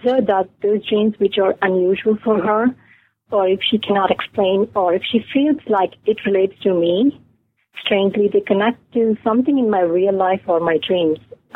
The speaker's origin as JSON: {"language": "English", "country": "India", "moved": "as an adult", "lives_now": "United States", "said": "I was originally from India, and my parents, along with my younger sister, still live there. And I moved to the United States after my marriage."}